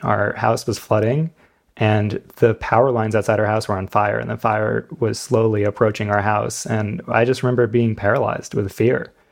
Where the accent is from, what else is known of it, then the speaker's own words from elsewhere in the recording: New York, United States; Yeah, I'm from right near New York City